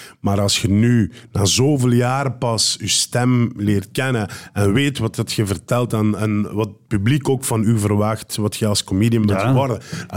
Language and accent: Dutch; Limburg, Belgium; Ik ben van Belgisch Limburg, dus ik speelde de schoolvoorstellingen vaak in culturele centra in Limburg.